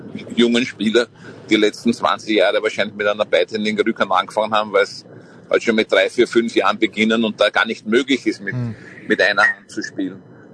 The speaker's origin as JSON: {"language": "German", "country": "Austria", "said": "Da waren immer sehr viele tschechische Trainer bei uns in Österreich."}